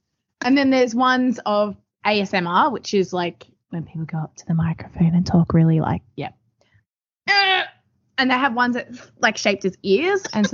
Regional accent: Australia; as an Australian. I'm like, this feels illegal.

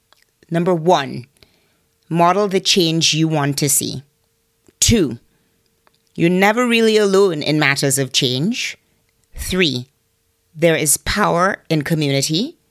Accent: Trinidad & Tobago; moved away as an adult; I grew up in Trinidad and left at 18. And so I did not have a chance to work in Trinidad as an adult.

